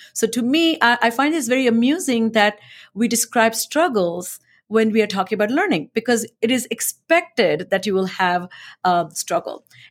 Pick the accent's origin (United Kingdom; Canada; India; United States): India; English is a second language; I grew up in India, and I've shared this many times, but I speak many languages